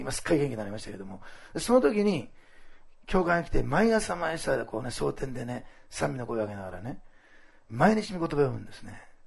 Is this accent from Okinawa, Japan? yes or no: no; Osaka, Japan; born there; 私、大阪生まれだからね。